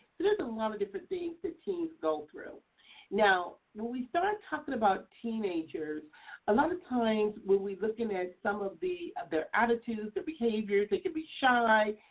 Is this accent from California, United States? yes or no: yes; Compton, California, United States; I had no knowledge of none of that stuff growing up in Compton.